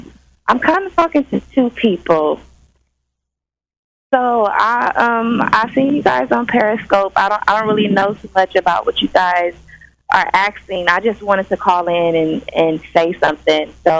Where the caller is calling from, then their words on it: California, United States; I'm calling from California.